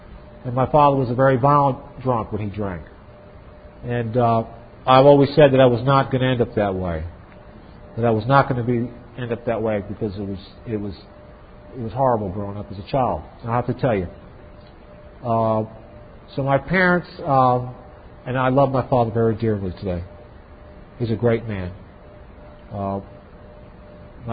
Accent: New York, United States; also born or lived in Valdosta, Georgia; I was born in Valdosta, Georgia. My father was in the service at the time. And then we moved to New York. I grew up in New York.

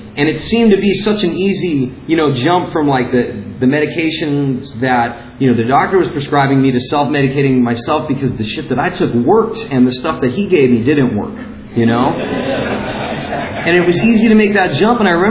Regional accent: West Hollywood, California, United States; born there; I was born in West Hollywood, 1984, to date myself, and I had a pretty normal life growing up.

